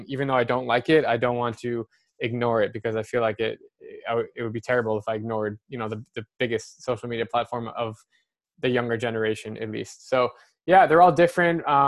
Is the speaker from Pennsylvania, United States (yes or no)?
no; Scottsdale, Arizona, United States; I'm from Scottsdale, Arizona, and I used to be a 2 handicap in high school.